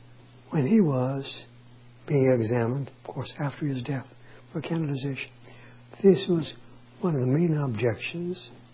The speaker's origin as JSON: {"language": "English", "town": "Cleveland", "region": "Ohio", "country": "United States", "tie": "born or raised there", "said": "The large Polish National Church in Cleveland, which is my hometown, a pastor there."}